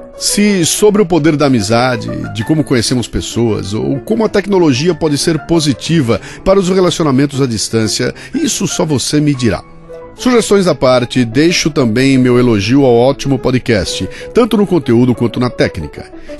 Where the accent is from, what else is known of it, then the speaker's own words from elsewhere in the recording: São Paulo, Brazil; eu mesmo sou de São Paulo